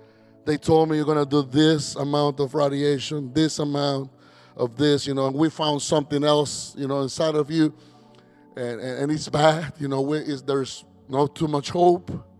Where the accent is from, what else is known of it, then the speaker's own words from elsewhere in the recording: El Salvador; I'm from El Salvador, I told you.